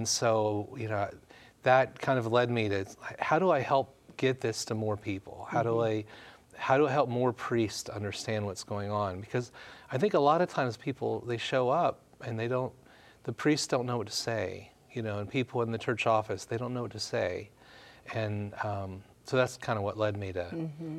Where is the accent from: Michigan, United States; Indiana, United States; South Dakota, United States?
Indiana, United States; Kokomo; Well, I grew up in Indiana, a town called Kokomo, Indiana, and went to Christendom College in Virginia.